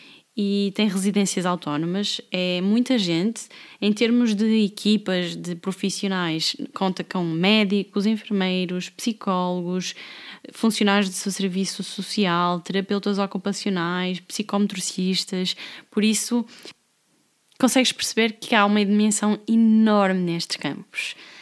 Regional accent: Amarante, Porto, Portugal; fomos raparigas e rapazes, todos da mesma idade, mais ou menos ali aquele grupo de jovens da minha aldeia, e partimos na aventura. Nós de Amarante, uma aldeia muito pequenina, viemos aqui para baixo, para Lisboa

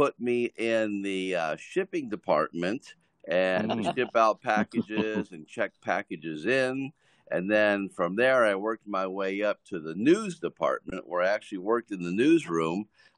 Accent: Studio City, California, United States; No, I grew up in California, right here in Studio City in the LA area. Well, Studio City in North Hollywood, borderline.

